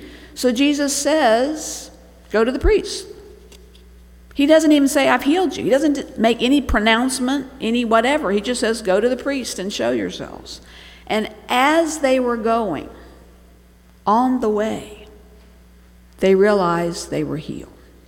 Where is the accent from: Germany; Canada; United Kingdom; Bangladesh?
Bangladesh; The image that comes to my mind is from growing up in Bangladesh.